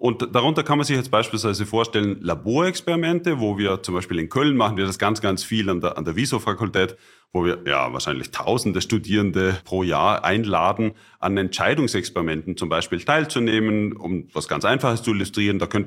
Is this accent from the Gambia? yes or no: no; Austria; Hier würde ich als Österreicher sagen, sowohl als auch.